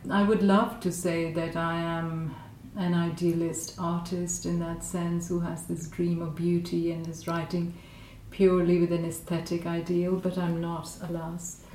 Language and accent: English; Karachi, Sindh, Pakistan; also born or lived in Lahore / Rawalpindi / Bangladesh; I was born in Karachi, but we had quite a peripatetic childhood, with my father being moved around quite a lot. So every 3 years we'd go to different places. And we have lived in Lahore quite a lot, and Rawalpindi, and also what was formerly East Pakistan